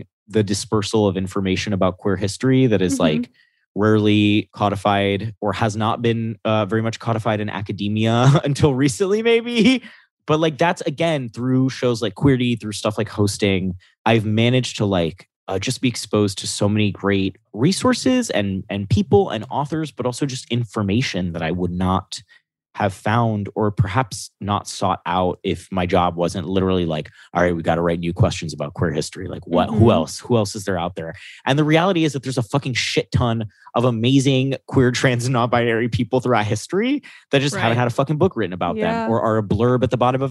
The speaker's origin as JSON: {"language": "English", "region": "Florida", "country": "United States", "tie": "born or raised there", "said": "Because as a fucking Latino growing up in Florida, I can tell you the one Republican tactic in that state every fucking election cycle."}